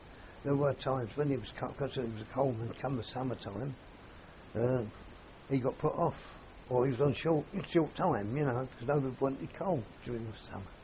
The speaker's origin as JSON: {"language": "English", "town": "Tottenham", "region": "London", "country": "United Kingdom", "tie": "born or raised there", "said": "I was born in Tottenham on February the 4th, 1929."}